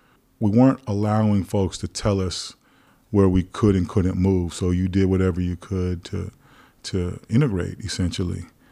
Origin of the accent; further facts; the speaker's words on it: Castro Valley, California, United States; also born or lived in South Hayward; Yeah, it was in the '70s when I was a kid. We moved from South Hayward, which was a mixed neighborhood, but it was a neighborhood that black people could live in, to Castro Valley, where the town my mother was from, actually.